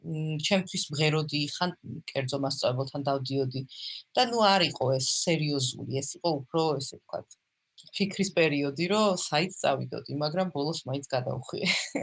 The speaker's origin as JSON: {"language": "Georgian", "town": "Kyiv", "region": "Kyiv City", "country": "Ukraine", "tie": "born or raised there", "said": "მე ბავშვობაში დავდივი ფოლკლორულ ანსამბლში კიევში 6 წლიდან 17 წლამდე, ნუ იქ გავიზარდე რა."}